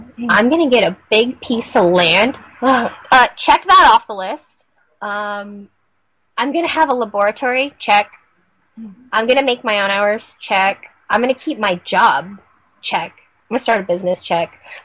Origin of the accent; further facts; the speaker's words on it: Lemon Grove, California, United States; I grew up in Lemon Grove. The soil is amazing.